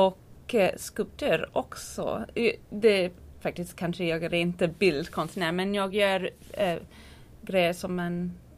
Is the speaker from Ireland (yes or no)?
yes; Ireland; Swedish is a second language; now in Tyresö, Sweden; Och jag kommer först från Irland. Jag bodde i Tyresö 3 år sedan.